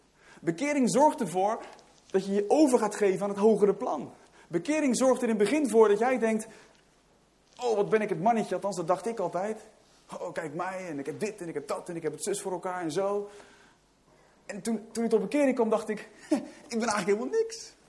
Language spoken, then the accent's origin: Dutch; Netherlands; Maar ja, dacht ik bij mezelf, ik ben geen Griek, ik ben gewoon een Hollander.